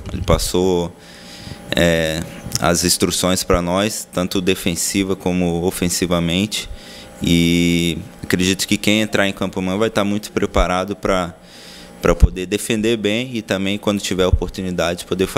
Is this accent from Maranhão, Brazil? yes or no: no; Vitória, Espírito Santo, Brazil; Na verdade eu sou de Vitória, Espírito Santo.